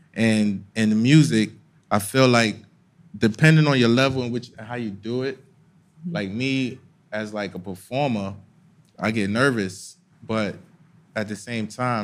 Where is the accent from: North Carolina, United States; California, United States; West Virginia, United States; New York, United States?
New York, United States; New York City; I love the Knicks because I'm from here.